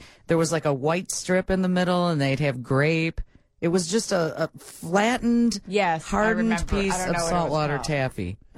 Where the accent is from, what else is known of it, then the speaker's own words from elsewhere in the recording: Brookfield, United States; And then I grew up in Brookfield, and there was a Little League park, Roy A. Overholt Field, right down the street from our house.